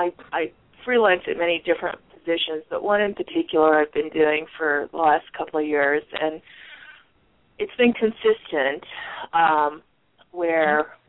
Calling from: Arizona, United States

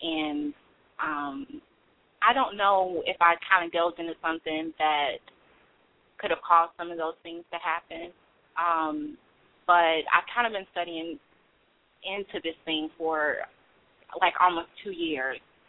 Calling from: Atlanta, Georgia, United States; I'm calling from Atlanta.

